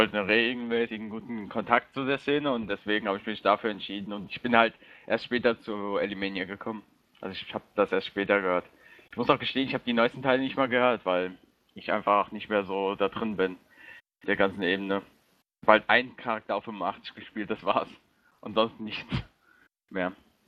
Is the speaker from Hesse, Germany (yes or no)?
yes; Wiesbaden, Hesse, Germany; Ich komme halt hier so aus der Nähe von Wiesbaden, bin 18 Jahre alt